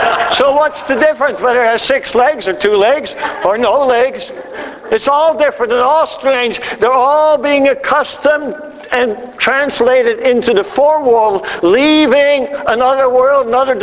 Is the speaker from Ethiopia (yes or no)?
no; Netherlands; I've got a little benefit on you because I was raised in Holland